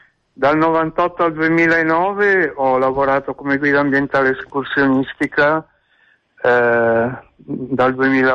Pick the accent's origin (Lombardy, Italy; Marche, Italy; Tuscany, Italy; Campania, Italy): Lombardy, Italy; Canzo; Io sono di Canzo, che è un paese di circa 5.000 abitanti vicino a Milano, facilmente raggiungibile anche in treno